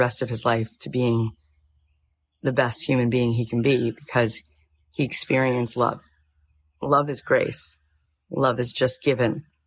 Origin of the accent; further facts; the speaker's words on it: Florida, United States; moved away as an adult; also born or lived in Jerusalem / California; now in Los Angeles, United States; I spent half my life in Florida. I grew up in Florida till I was 20. Then I went to Jerusalem for 3 years. And then I moved to LA at 23, and now I'm 43.